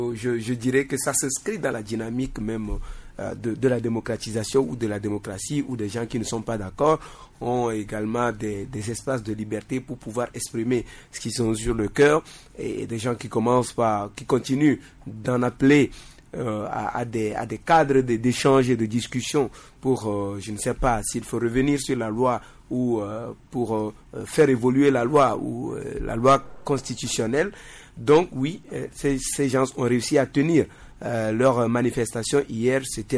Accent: Togo; Nous sommes en Afrique, nous sommes Togolais

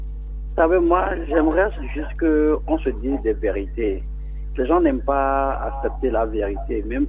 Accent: Kara, Togo; chez nous, en pays Kabyé, moi, je suis de Khmer. Parmi les 16 ou bien 14 cantons que Kara

